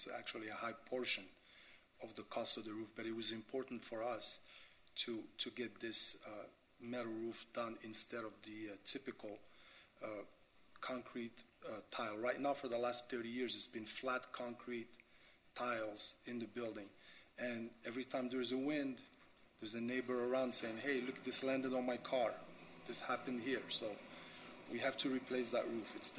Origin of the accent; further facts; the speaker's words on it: Miami, Florida, United States; I grew up in Miami. I went to high school in Miami and college.